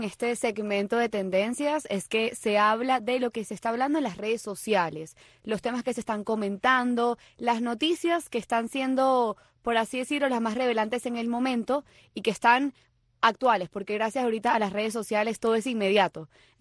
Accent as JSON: {"language": "Spanish", "country": "Venezuela", "lives_now": "Cuba", "said": "Bueno, en mi caso, yo soy venezolana."}